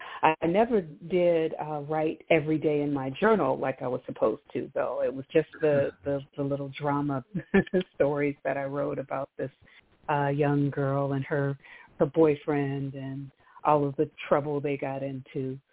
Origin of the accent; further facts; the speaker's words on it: South Carolina, United States; also born or lived in Richmond, Virginia; South Carolina is my home, but interestingly enough, I was born in Richmond, Virginia. So my father's folks are from Virginia. My mom's folks are from here in St. Helena in South Carolina. And they had the good sense to raise me way down south.